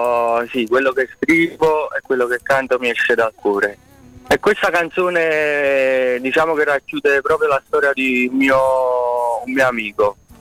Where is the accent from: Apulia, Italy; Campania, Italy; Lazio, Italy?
Campania, Italy; Naples; Certo, come no, sono napoletano verace